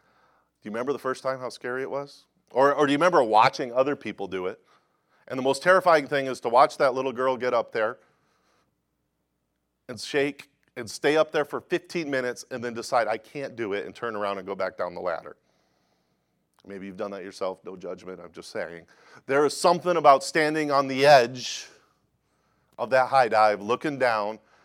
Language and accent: English; Ellendale, North Dakota, United States; growing up in Ellendale, North Dakota, the only thing we had to do in town, there was only like 1,500 people in this town.